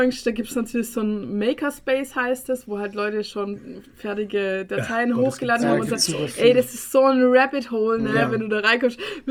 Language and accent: German; Baden-Württemberg, Germany; für mich als Schwabe